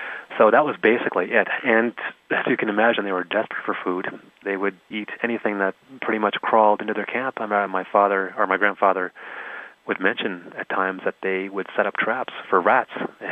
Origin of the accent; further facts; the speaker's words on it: Antigonish, Nova Scotia, Canada; now in Calgary, Canada; Being that I grew up in Antigonish